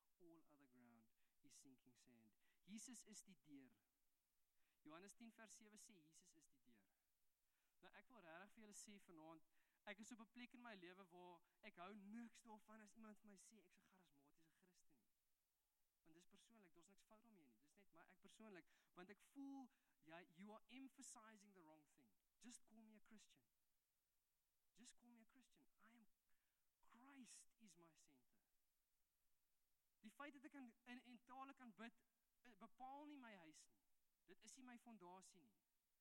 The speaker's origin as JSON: {"language": "Afrikaans", "region": "Eastern Cape", "country": "South Africa", "tie": "born or raised there", "lives_now": "Stellenbosch, South Africa", "said": "Ek het in die Ooskaap groot geword, wat 'n baie klein plekje is."}